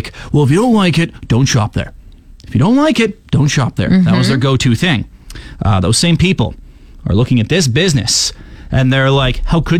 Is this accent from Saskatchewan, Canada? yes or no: yes; Saskatoon, Saskatchewan, Canada; be a morning radio host in my hometown of Saskatoon.